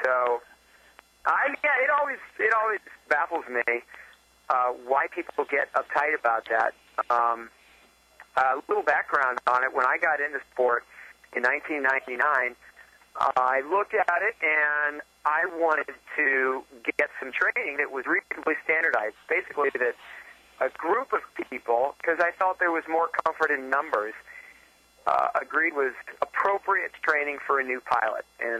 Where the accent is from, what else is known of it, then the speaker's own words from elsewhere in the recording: Pittsburgh, Pennsylvania, United States; We're from Pittsburgh, Pennsylvania.